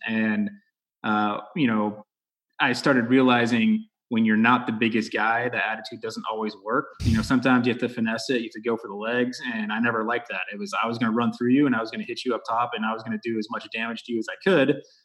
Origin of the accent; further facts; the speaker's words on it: Texas, United States; Growing up in Texas, obviously I played football.